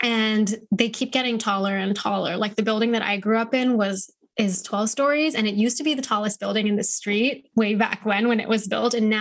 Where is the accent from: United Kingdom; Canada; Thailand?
Thailand; English is a second language; So there is, like, I'm Thai Indian, so I born in Thailand. I have Thai passport, Thai nationality, but my ethnicity is Indian. So my family is Punjabi, but we've been here for generations.